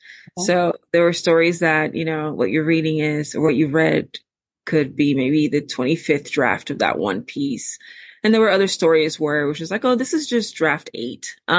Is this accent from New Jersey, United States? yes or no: yes; Newark, New Jersey, United States; I was always intrigued by my own experiences growing up in the Ironbound and the people around me and the way that people felt about Newark and just like setting in general.